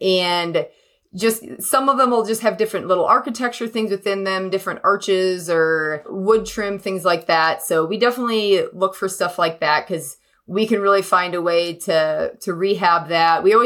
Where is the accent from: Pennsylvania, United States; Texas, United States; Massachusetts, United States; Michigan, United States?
Massachusetts, United States; Yeah, I grew up in Massachusetts and we had a septic tank growing up